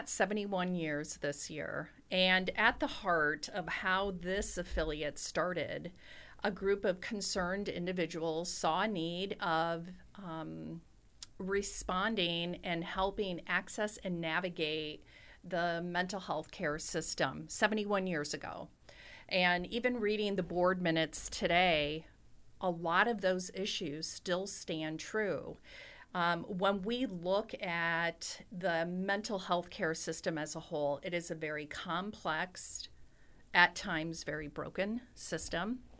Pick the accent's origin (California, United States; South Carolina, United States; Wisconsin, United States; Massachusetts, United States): Wisconsin, United States; And I am originally from Wisconsin. I left for 30 years, and I came back a few years ago, and I found myself in public health, and that's my background.